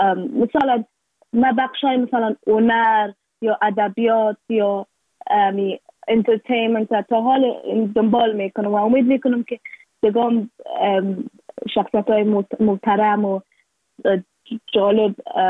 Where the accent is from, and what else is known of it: Afghanistan